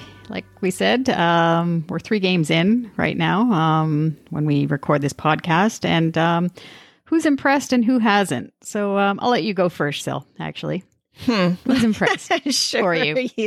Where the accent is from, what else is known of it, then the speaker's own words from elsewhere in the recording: Toronto, Ontario, Canada; I mean, he's from Scarborough, yay, my hometown too.